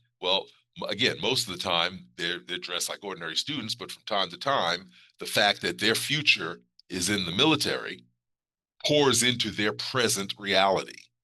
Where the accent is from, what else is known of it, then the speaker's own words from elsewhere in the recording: the North, United States; having been born and raised in the North, never really visiting the South, I never actually experienced Jim Crow during those early years of my life